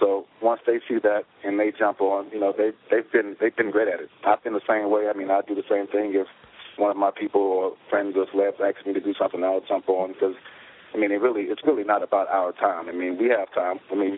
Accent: Alabama, United States; I've been in Alabama, my hometown.

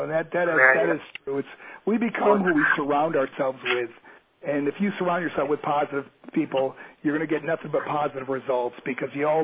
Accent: Buffalo, New York, United States; Hey, Henry's from my hometown, man. That's awesome. Henry, you still live in Buffalo, right?

